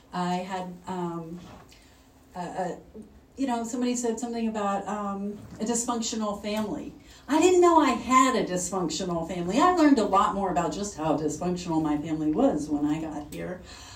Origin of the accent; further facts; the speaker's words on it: Corpus Christi, Texas, United States; I got sober and I grew up in Corpus Christi, Texas.